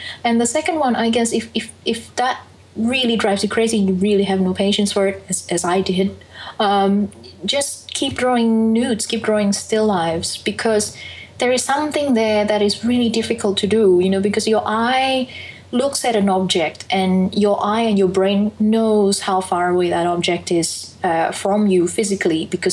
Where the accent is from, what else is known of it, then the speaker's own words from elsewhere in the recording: Indonesia; Because I grew up in Indonesia, it's a very difficult country to survive. And as an Indonesian